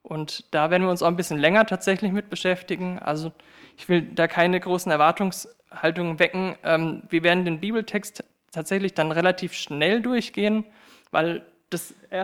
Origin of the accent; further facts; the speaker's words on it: Epfenbach, Baden-Württemberg, Germany; ich komme aus Eppenbach, bin 28 Jahre alt, habe Germanistik, also das ist Deutsch, und evangelische Theologie in Heidelberg studiert und bin jetzt seit 5 Jahren mit meiner Frau Rebecca verheiratet.